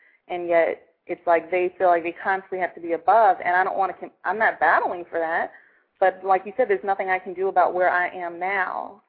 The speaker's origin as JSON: {"language": "English", "town": "Chicago", "region": "Illinois", "country": "United States", "said": "Well, I'm actually from Chicago"}